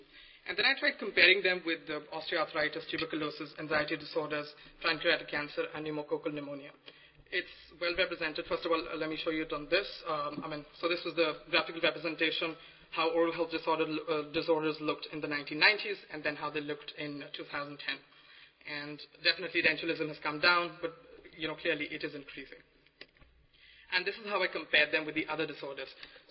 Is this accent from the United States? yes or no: no; India; I remember growing up in India, you know, my grandmother did not know much about, you know, oral health and all that.